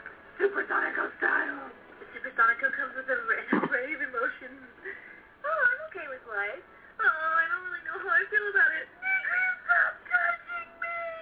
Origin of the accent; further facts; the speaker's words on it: Alabama, United States; I'm from Alabama.